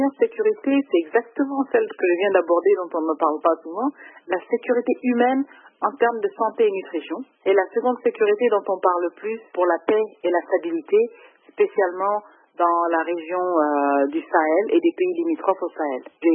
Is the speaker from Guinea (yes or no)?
yes; Guinea; Et je crois que les Africains et la Guinée particulièrement, nous avons quitté le Japon très heureux de ce qui nous attend pour le futur proche.